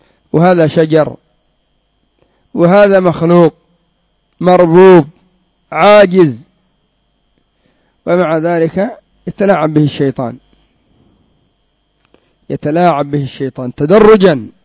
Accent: Yemen; أصحاب الجمعيات عندنا في اليمن ذهبوا من مراكز أهل السنة والجماعة

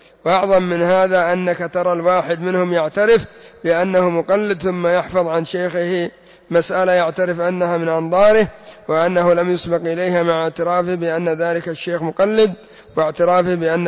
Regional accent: Yemen; لكن سبحان الله أتوا عليهم بالذات هؤلاء الأئمة عندنا في اليمن

